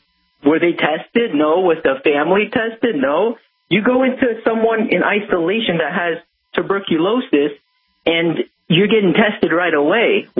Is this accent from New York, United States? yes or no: no; Seattle, Washington, United States; I'm from Seattle, and, you know, like you said, the epicenter, Kirkland over here